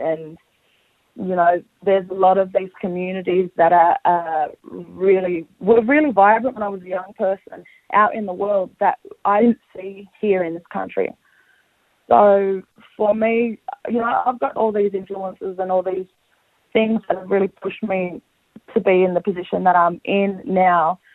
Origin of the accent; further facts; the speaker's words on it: Redfern, New South Wales, Australia; Growing up in Redfern, I was exposed to black theatre as a child.